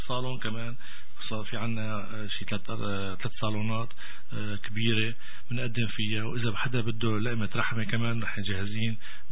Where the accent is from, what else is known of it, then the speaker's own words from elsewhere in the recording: Aleppo, Aleppo Governorate, Syria; now in Canada; من سوريا، مدينة حلب. وصلت لكندا حوالي 4 سنوات تقريبا يعني